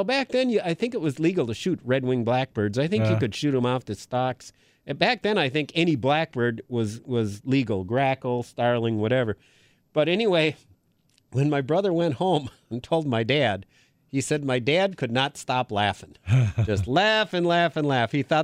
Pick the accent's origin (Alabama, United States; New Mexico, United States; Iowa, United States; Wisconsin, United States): Wisconsin, United States; Green Bay; So years ago, I grew up in Green Bay.